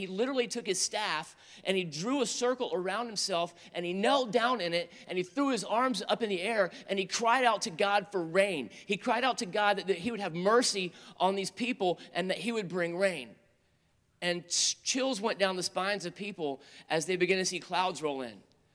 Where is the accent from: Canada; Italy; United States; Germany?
United States; North Carolina; accent: North Carolina; they're from North Carolina. And, you know, it's very easy for me when I get around them for, like, my accent to kick back in.